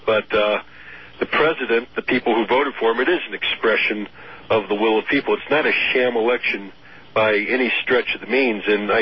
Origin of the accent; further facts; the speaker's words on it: United States; As an American who's concerned about our ongoing involvement in Iraq